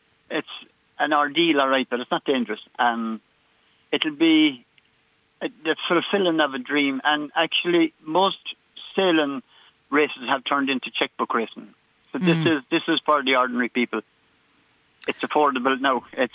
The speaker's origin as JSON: {"language": "English", "town": "Limerick", "region": "County Limerick", "country": "Ireland", "tie": "born there", "lives_now": "Dingle, Ireland", "said": "I was born in Limerick, and about 5 years after I got married, I moved to Dingle to become a fisherman"}